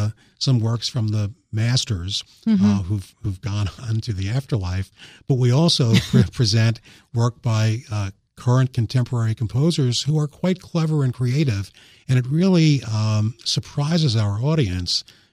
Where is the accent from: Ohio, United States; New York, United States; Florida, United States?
New York, United States; Growing up in New York, I used to listen to the New York Philharmonic concerts on WQXR.